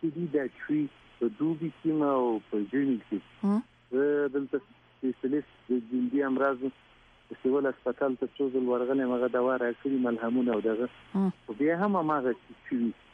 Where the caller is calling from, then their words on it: Quetta, Balochistan, Pakistan; زه د کوټه نه خبرې کوم